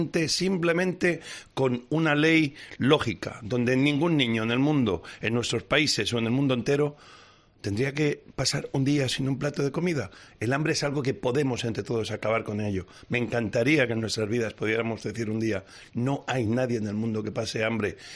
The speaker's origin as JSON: {"language": "Spanish", "country": "Spain", "said": "A mí La Dana, por haber sido en mi país, pues me dio mucha lástima"}